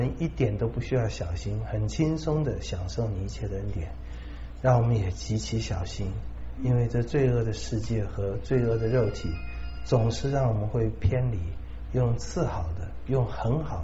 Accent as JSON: {"language": "Chinese", "country": "China", "said": "我们中国人有一句话用在这里很像，打肿脸充胖子"}